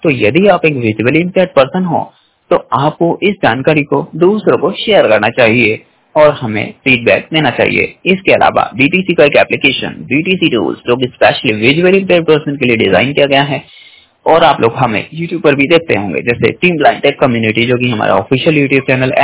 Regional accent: Hapur, Uttar Pradesh, India; मैं 100% ब्लाइंड हूँ और मैं यूपी डिस्ट्रिक्ट हापुड़ से बिलोंग करता हूँ।

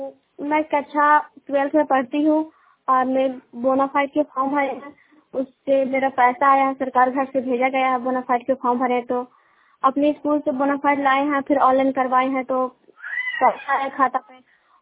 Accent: Hilsa, Bihar, India; और मैं हिलसा पूना की निवासी हूँ, जिला नालंदा।

